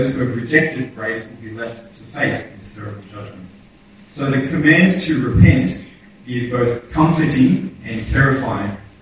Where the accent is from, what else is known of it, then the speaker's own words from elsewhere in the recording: Australia; It's hard to understand as an Australian.